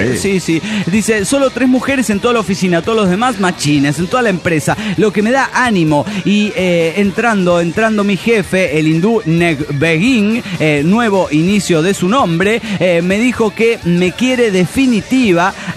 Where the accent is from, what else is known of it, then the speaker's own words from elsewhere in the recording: Saltillo, Coahuila, Mexico; de Saltillo, Coahuila, México.